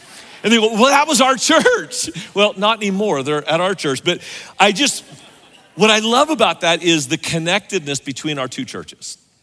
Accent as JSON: {"language": "English", "town": "Sacramento", "region": "California", "country": "United States", "tie": "born or raised there", "also_born_or_lived": "San Antonio, United States", "said": "Now, I grew up in Sacramento. Don't hold that against me. Maybe you realize that Texas and California kind of hate each other."}